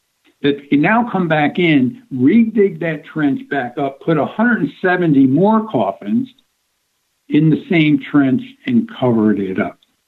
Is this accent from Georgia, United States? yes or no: no; New York, United States; now in Nevada, United States; I moved from New York. I lived all my life, and we decided to move to Nevada.